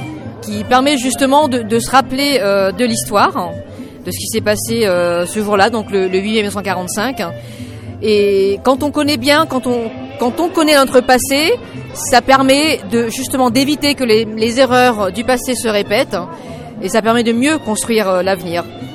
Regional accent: Voiron, Auvergne-Rhône-Alpes, France; Je suis de Voiron.

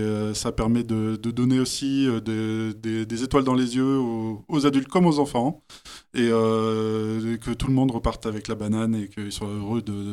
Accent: Échirolles, Auvergne-Rhône-Alpes, France; born there; moi je suis né à Échirolles, donc forcément Grenoble, ça, c'est ma ville d'adoption depuis le départ.

